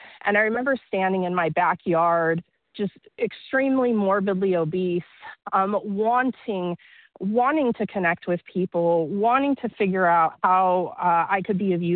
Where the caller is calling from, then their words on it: Lodi, California, United States; I'm calling from Lodi, California.